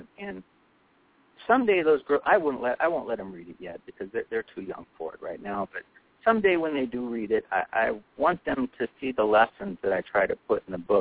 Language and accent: English; Gary, Indiana, United States; Well, I grew up in Gary, Indiana, joined the Navy when I was 18